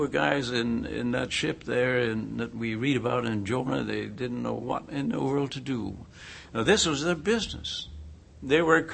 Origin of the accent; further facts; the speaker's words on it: Lancaster, Pennsylvania, United States; We're from Lancaster, Pennsylvania, Kathy and I. And we came from there several days before the flood struck.